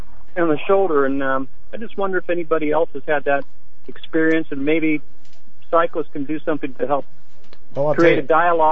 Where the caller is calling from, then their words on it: Auburn, United States; I'm calling from Auburn.